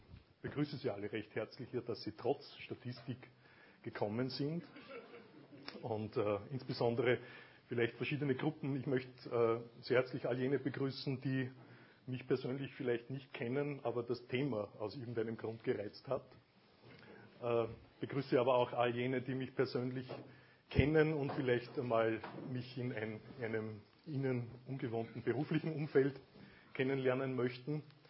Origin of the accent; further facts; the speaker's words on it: Linz, Upper Austria, Austria; Ich bin Linzer.